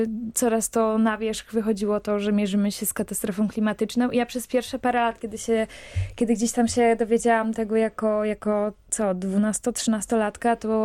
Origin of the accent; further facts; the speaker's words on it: Kuyavian-Pomeranian Voivodeship, Poland; ja pochodzę spod Bydgoszczy. Tam dorastałam i tam jest cała moja rodzina, więc jestem stamtąd, tak geograficznie.